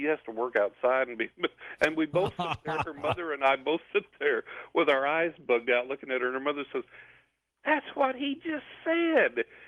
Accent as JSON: {"language": "English", "town": "San Angelo", "region": "Texas", "country": "United States", "tie": "born or raised there", "said": "I was living in my hometown of San Angelo, Texas, and we're right on the tip end, I think, of Tornado Alley."}